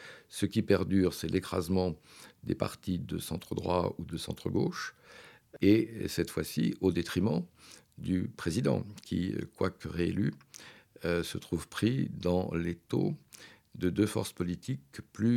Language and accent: French; Lyon, Auvergne-Rhône-Alpes, France; moved away as an adult; now in Paris, France; je suis lyonnais d'origine, mais je suis un migrant de l'intérieur, donc ça fait 40 ans que je vis à Paris